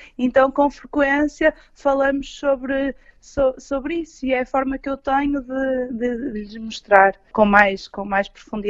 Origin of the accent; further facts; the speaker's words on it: Portugal; eu sou muito portuguesa